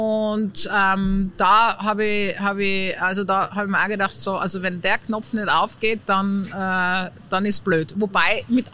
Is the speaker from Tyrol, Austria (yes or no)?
yes; Tyrol, Austria; auch gerade als Tirolerin dann nach Niederösterreich oder nach Wien zu gehen, da bin ich schon einmal hopp genommen worden, wegen meinem Dialekt